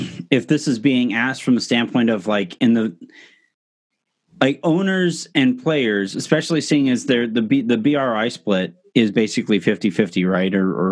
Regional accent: California, United States; No, I didn't really go to LA Live very much because I was from Orange County

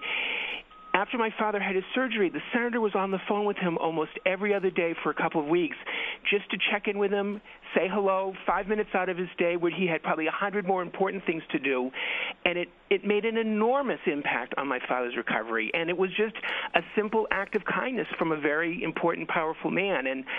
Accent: Hyannis, Massachusetts, United States; now in New York, United States; I live in New York now, but I'm born and raised in Hyannis, Massachusetts

